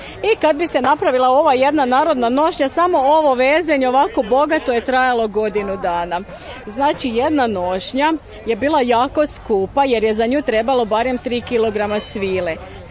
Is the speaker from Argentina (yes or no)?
no; Kratečko, Sisak-Moslavina County, Croatia; Mi dolazimo iz Donje Posavine, selo Kratečko, blizu Čigoća.